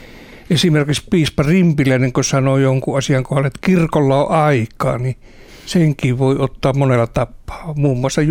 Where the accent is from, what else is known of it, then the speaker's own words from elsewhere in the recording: Joensuu, North Karelia, Finland; born there; synnyn ja kesät lapsuuteni Joensuussa mummolassa.